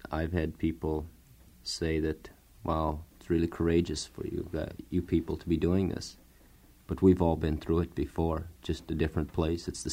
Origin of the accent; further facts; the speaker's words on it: United States; our pride in being Indian, something they can't take